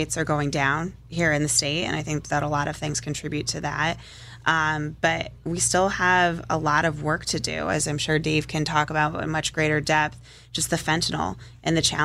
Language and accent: English; South Windsor, Connecticut, United States; We're going to be in Waterbury, South Windsor, my hometown.